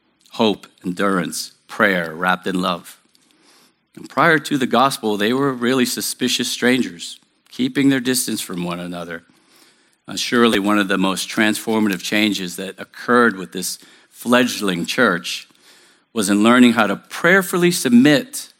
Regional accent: New Hampshire, United States; I grew up in New Hampshire in a public housing project.

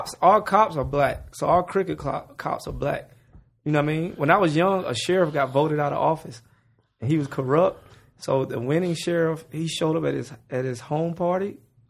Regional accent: Clarkston, Georgia, United States; also born or lived in Athens; I grew up in, I was born in Athens, and then I was raised in Atlanta in Clarkston, which is one of the worst cities in Atlanta, you know, but I don't think it's bad.

